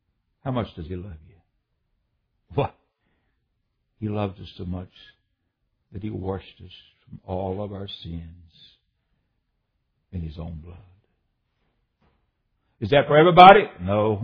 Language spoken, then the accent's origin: English; West Virginia, United States; also born or lived in Illinois; I know where I grew up in West Virginia and Southern Illinois, there's a different way in which they pronounce it.